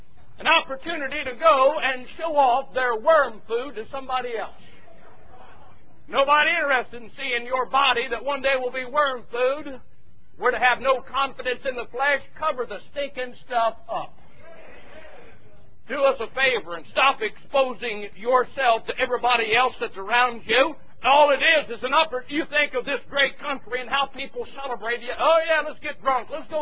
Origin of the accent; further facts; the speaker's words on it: United States; I'm an American. I'm glad for that.